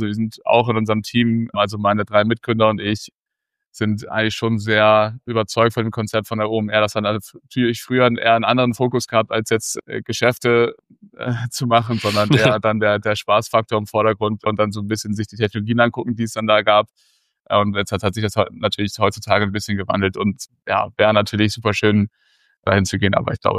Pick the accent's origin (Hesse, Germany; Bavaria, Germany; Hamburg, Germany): Hamburg, Germany; born there; ich bin 25 Jahre alt und gebürtiger Hamburger